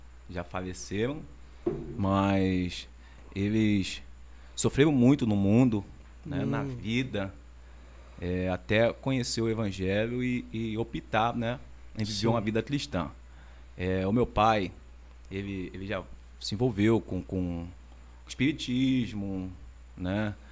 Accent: São João do Meriti, Rio de Janeiro, Brazil; Baixada Fluminense, São João do Meriti, Rio de Janeiro.

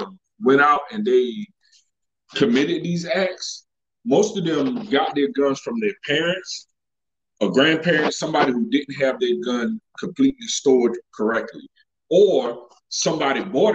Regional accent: Carolina, United States; Now I know I grew up in Carolina where we used to come to school with a gun rack in the back of the truck.

